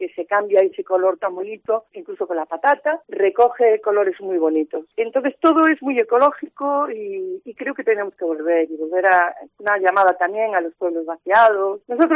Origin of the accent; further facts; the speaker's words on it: Galicia, Spain; yo que soy de Galicia he visto como, pues eso, que nuestros colchones